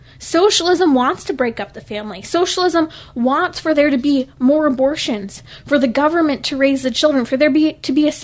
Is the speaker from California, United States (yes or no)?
yes; California, United States; Even states like my home state, California, I'm a Southern California girl